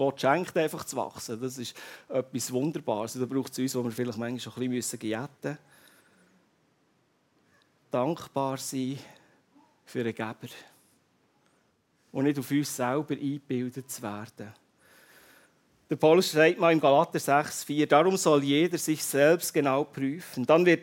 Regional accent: Switzerland; das sind wir Schweizer.

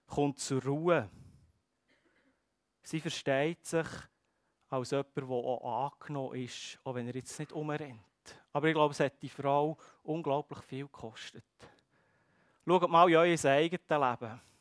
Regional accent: Switzerland; ich glaube, gerade als Schweizer ist uns das sehr vertraut.

